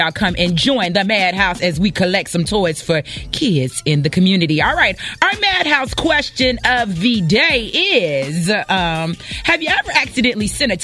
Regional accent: New Orleans, Louisiana, United States; born there; He was actually my neighbor in New Orleans. You know, I was born in New Orleans.

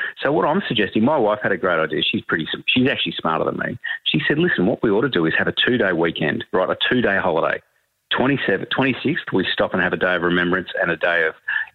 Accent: Australia; I'm Aboriginal, and I'm also Aussie of Scottish heritage.

